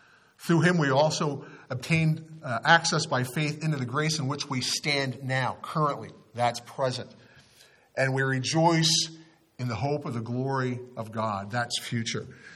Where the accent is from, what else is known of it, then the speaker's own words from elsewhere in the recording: Philadelphia, Pennsylvania, United States; I grew up around the Philadelphia area, and I've always been kind of a Phillies fan.